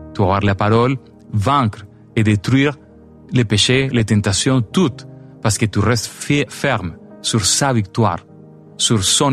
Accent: Canada; Je me ressens plutôt latino. Mais c'est pas important. Je suis canadien.

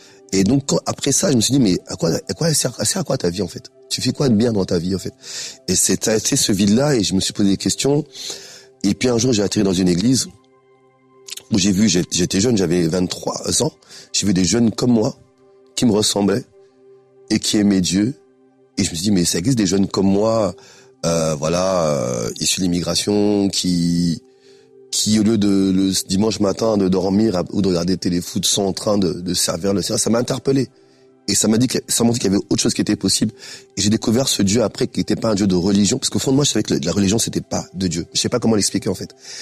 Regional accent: Grigny, Île-de-France, France; also born or lived in Strasbourg; Je suis d'origine centrafricaine, pour ceux qui connaissent peut-être pas. J'ai vécu une partie de mon enfance à Grigny, dans la Grande Bande, dans le 91, dans l'Essonne, et une autre partie à Strasbourg, en Alsace.

